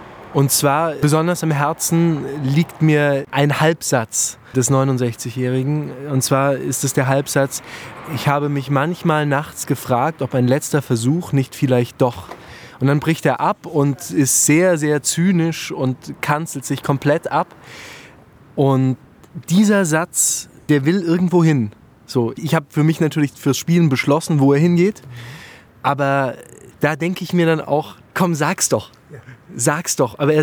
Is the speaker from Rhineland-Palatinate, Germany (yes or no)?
yes; Mainz, Rhineland-Palatinate, Germany; Ich komme aus Mainz, bin fast 25 Jahre alt und studiere an der Bayerischen Theaterakademie August Everding Schauspiel.